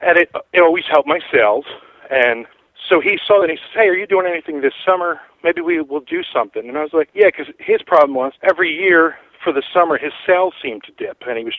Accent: New Jersey, United States; And that was what was so freaking cool about growing up in Jersey and the metal and everything, because these guys were there.

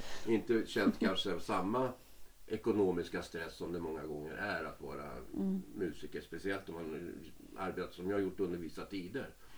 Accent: Eskilstuna, Södermanland, Sweden; jag kom ifrån Eskilstuna och det var på musikskolan då där.

